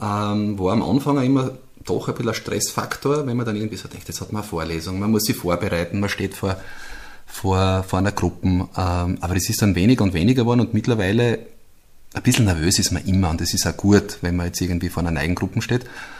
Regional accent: Eibiswald, Styria, Austria; Und wenn ich sage, ich komme aus Eibiswald, dann schauen wir mal an und denken sich, ja, wo ist das? Dann könnte ich sagen, naja, das ist südlich von Graz

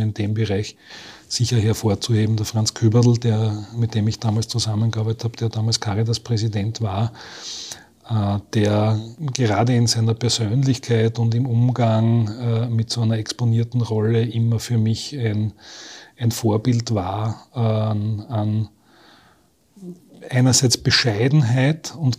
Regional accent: Graz, Styria, Austria; Ich bin in Graz aufgewachsen, als Einzelkind

